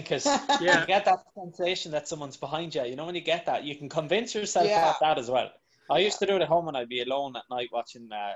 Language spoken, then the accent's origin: English; Ireland; Oh, yeah, we're Irish. Oh, yeah, we hate the English.